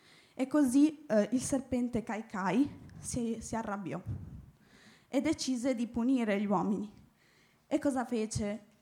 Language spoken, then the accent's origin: Italian; Los Lagos, Chile; Italian is a second language; now in Italy; la regione appunto dello Strios e dello Lagos, che è la regione da dove vengo io, proprio quella più a sud.